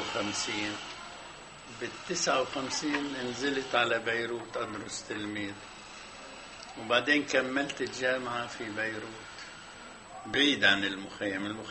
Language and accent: Arabic; Palestine; كتبت في الصحف حقوق الفلسطينيين وإعطائنا الفرص وطنية